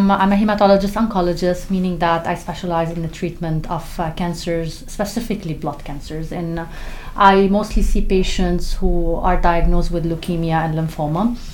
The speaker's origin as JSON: {"language": "English", "country": "Lebanon", "moved": "as an adult", "lives_now": "United States", "said": "I'm an immigrant. I come from Lebanon"}